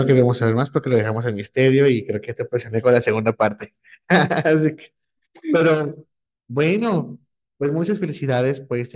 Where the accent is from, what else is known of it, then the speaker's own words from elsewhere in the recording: León, Guanajuato, Mexico; nosotros somos de León, Guanajuato.